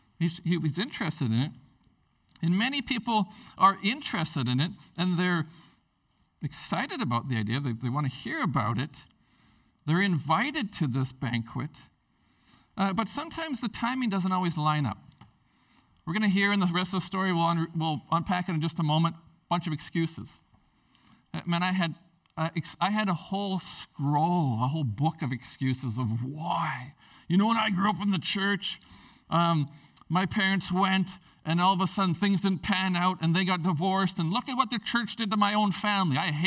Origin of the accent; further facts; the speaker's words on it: Prince Rupert, British Columbia, Canada; now in Whitehorse, Canada; And so a long time ago when I grew up in Prince Rupert, you heard briefly about the church experience that I had.